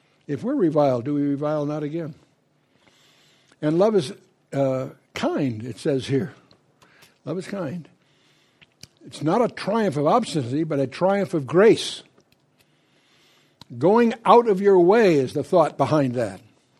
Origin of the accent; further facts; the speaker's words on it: United States; I'm tiptoeing here because I'm an American